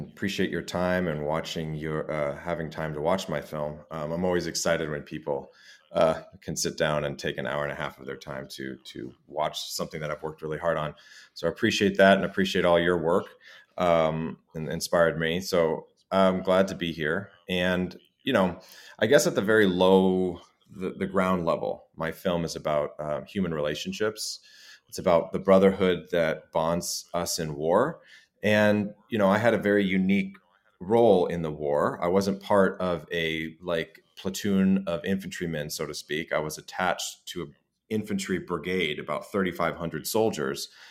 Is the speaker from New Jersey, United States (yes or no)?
no; Los Angeles, California, United States; I am from Los Angeles, and I'm an American, and I speak one language. I barely speak Spanish very well.